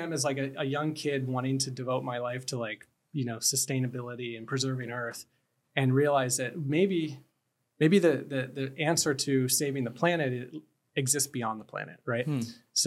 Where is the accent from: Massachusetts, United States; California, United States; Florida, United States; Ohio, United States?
Florida, United States; Tarpon Springs; So I grew up in Tarpon Springs.